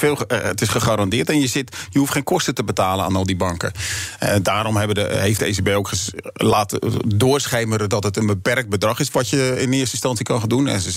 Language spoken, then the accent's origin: Dutch; Turkey; ik zou er niet door moeten denken als Turk